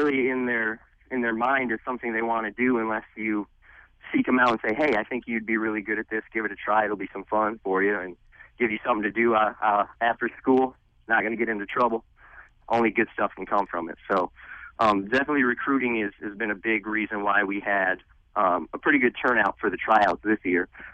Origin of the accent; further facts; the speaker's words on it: Eaton Rapids, Michigan, United States; Well, I'm from Eden Rapids, very rural, not an extremely diverse area.